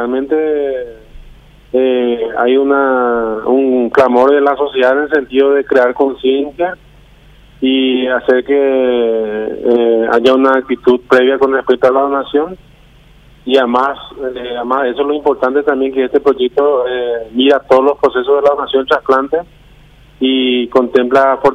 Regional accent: Paraguay

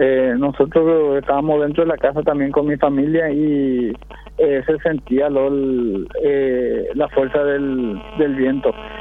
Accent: Paraguay; como paraguayo siempre decimos buen día

